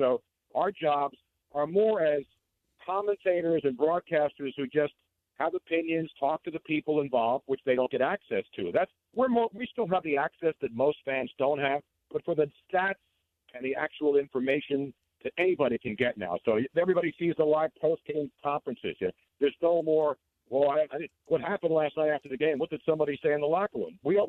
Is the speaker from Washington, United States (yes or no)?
no; Philadelphia, Pennsylvania, United States; And I grew up in Philly. I'm a Philly guy, so I root for the Eagles.